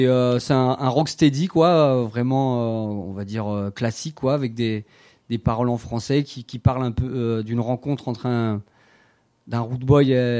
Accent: Île-de-France, France; Je vais monter vers chez moi en Seine-et-Marne.

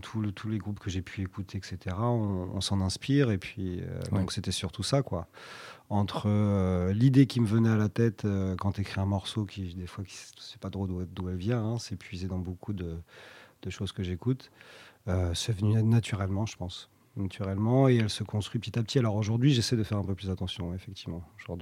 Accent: France; born there; also born or lived in Ireland; Ma mère est anglo-saxonne. Et donc, c'est pas ma langue maternelle, parce que moi, je suis né en France. Mais c'est vrai que ma mère m'a toujours parlé en anglais. J'ai vécu quelques années après en Irlande

